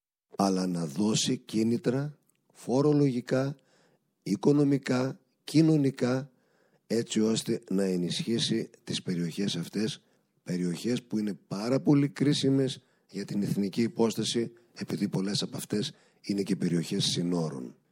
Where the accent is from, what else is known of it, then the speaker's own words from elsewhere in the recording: Serres, Central Macedonia, Greece; Η Σέρες είναι η ιδιαίτερη πατρίδα μου.